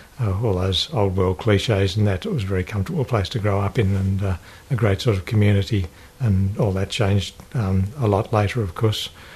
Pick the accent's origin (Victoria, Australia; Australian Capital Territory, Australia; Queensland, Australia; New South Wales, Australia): New South Wales, Australia; Hunters Hill; also born or lived in Widnes, United Kingdom; in the north of England in the United Kingdom in 1947, 10th of September. And we emigrated to Australia in 1948 with my parents. And we came to live in Hunters Hill, which is where I grew up. And the family lived there till about 1972. So I went to primary school in Hunters Hill